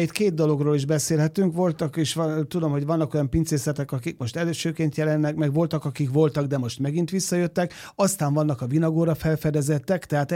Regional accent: Zala, Hungary; Hogy én zalai gyerek vagyok, én pontosan tudom, hogy ott is nagyon szép borok készülnek.

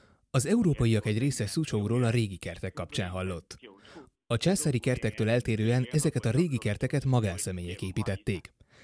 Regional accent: Suzhou, Jiangsu, China; Hungarian is a second language; Ilyenkor mindig nagyon büszkén mondom el, hogy az én szülővárosom Suzhou éppen ott van.

